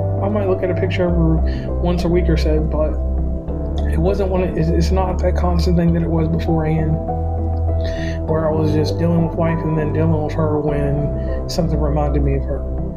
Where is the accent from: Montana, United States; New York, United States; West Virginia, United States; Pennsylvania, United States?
West Virginia, United States; So on that note … from West Virginia and Commonplace, and this is Michelle with me.